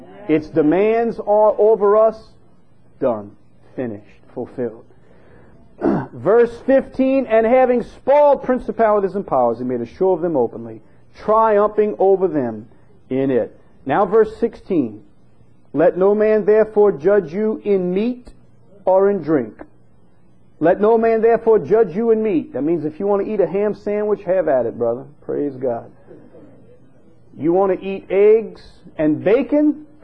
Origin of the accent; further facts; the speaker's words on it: Chalmette, Louisiana, United States; Hey, I'm from Chalmette. That's the way we talk.